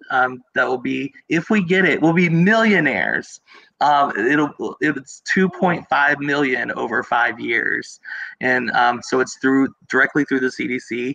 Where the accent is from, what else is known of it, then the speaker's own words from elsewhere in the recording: Southern US, United States; I'm originally from East Coast. I'm like Southern raised. And I moved out here in 2012.